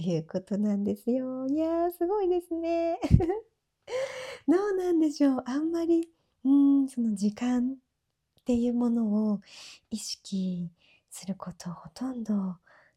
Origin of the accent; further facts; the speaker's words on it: Tokyo, Japan; 東北の方ですかとかよく聞かれたりしてましたが、実は東京生まれ東京育ちになります。